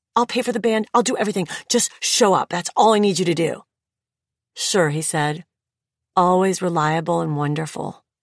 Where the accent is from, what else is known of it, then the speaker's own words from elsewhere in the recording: Cleveland, Ohio, United States; I'm a girl from Cleveland, Ohio, who really struggled and went through hard times.